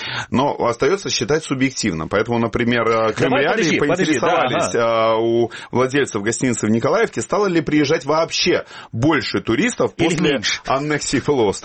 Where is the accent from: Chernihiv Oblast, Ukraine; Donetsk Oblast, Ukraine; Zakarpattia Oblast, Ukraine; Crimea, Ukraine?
Crimea, Ukraine; Ты знаешь, я тебе честно, как крымчанин, скажу